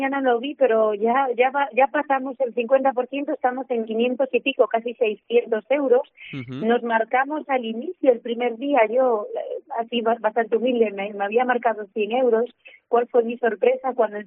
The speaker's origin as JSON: {"language": "Spanish", "region": "Galicia", "country": "Spain", "said": "Yo soy como buena gallega, la lluvia me gusta"}